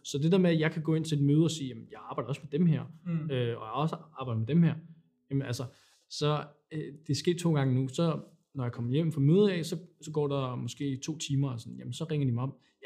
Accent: Næstved, Zealand, Denmark; Altså det der med, at igen, sådan i Næstved, hvor jeg kommer fra

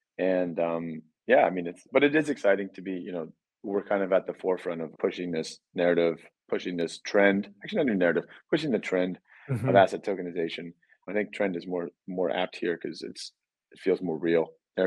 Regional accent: Ohio, United States; I'm from Ohio. Yeah.

